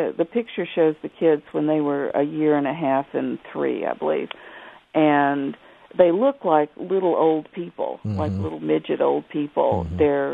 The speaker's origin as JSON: {"language": "English", "town": "Danville", "region": "Illinois", "country": "United States", "tie": "born there", "said": "I was born in Danville, Illinois."}